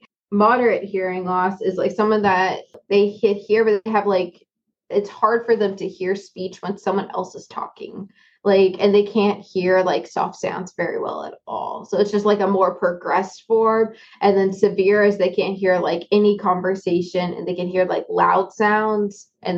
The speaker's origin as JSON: {"language": "English", "region": "England", "country": "United Kingdom", "tie": "born there", "also_born_or_lived": "Florida / Georgia / Japan", "moved": "yes", "said": "Because I moved around so much, so yeah, I was born in England."}